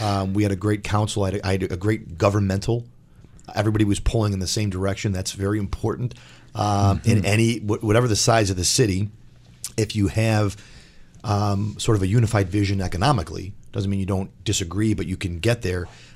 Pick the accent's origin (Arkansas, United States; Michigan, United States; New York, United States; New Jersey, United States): New York, United States; North Tonawanda; So I was mayor of North Tonawanda. I grew up in North Tonawanda.